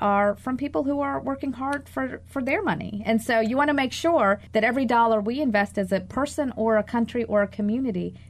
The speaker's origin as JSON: {"language": "English", "town": "New York City", "region": "New York", "country": "United States", "said": "So I look in New York City, and I'm a New Yorker."}